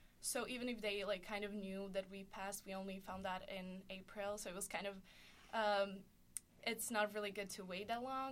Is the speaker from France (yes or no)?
no; Montenegro; first language Montenegrin; English is a second language; So I would say, after my native language, which is Montenegrin, I would say English, and then I would say Russian, and then Polish, and then French.